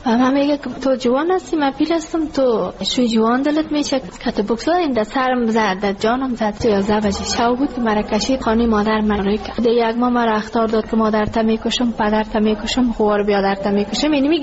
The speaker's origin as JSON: {"language": "Persian", "region": "Ghazni", "country": "Afghanistan", "lives_now": "Kabul, Afghanistan", "said": "ما کابل آمده از غزنی هستم."}